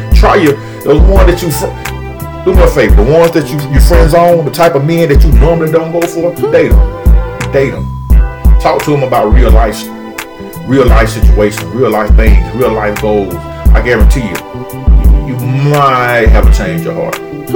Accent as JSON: {"language": "English", "town": "Macon", "region": "Georgia", "country": "United States", "said": "I'm from Macon, Georgia. Macon, Georgia is a place that you'd be lucky if you make $10 an hour."}